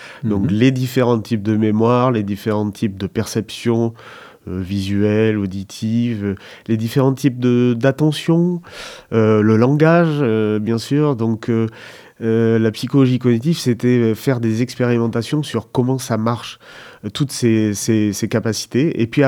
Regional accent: Bordeaux, Nouvelle-Aquitaine, France; born there; je suis né à Bordeaux et puis j'ai épousé le Périgord il y a 15 ans, en même temps que j'ai épousé ma femme d'ailleurs à Bergerac, par la volonté de vivre à la campagne.

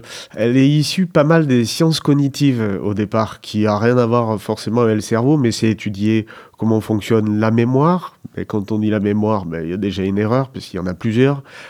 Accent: Bordeaux, Nouvelle-Aquitaine, France; born there; je suis né à Bordeaux et puis j'ai épousé le Périgord il y a 15 ans, en même temps que j'ai épousé ma femme d'ailleurs à Bergerac, par la volonté de vivre à la campagne.

